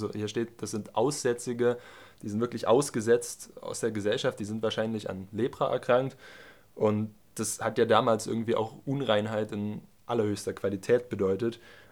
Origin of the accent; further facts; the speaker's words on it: Hainichen, Saxony, Germany; Ich komme aus Hainichen, bin dort in der jungen Gemeinde, bin jetzt 18 Jahre gerade